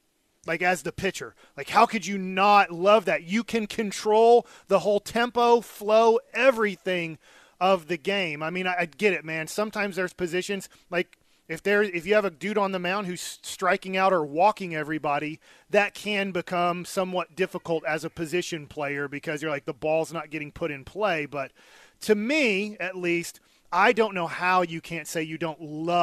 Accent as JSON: {"language": "English", "town": "Duncanville", "region": "Texas", "country": "United States", "tie": "born or raised there", "said": "call out my friends that I grew up with in Duncanville."}